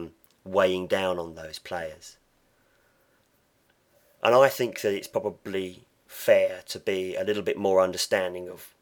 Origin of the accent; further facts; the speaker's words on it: England, United Kingdom; if the situation was replicated for England as an Englishman or for Crystal Palace as a Crystal Palace supporter